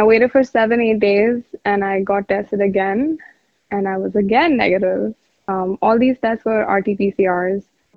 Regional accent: Delhi, India; I'm from Delhi, and my COVID testing experience was a little different.

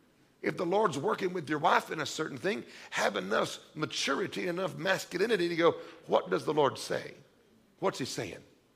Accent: Midwest, United States; I was raised in the Midwest of America where men are in charge.

